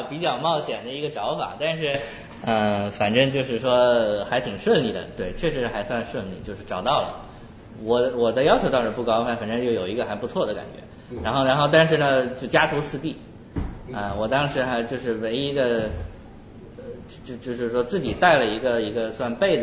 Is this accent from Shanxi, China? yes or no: yes; Shanxi, China; 然后那个时候正好碰到一个老乡，就是山西的，我是山西的老乡